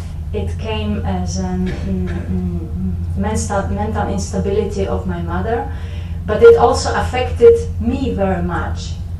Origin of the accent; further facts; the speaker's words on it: Poland; English is a second language; now in Netherlands; I'm Polish, as you may hear. From my accent and from my name, and I live for 16 years in the Netherlands by now, quite a long time.